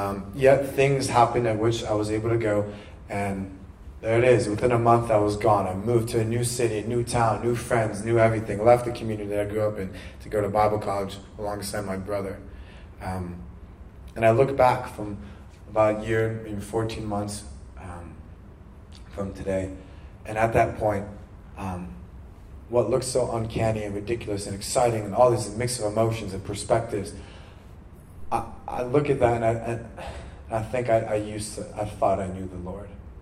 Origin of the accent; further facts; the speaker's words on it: Illinois, United States; So I grew up in the northern suburbs of Chicago, and born and raised in a Christian family.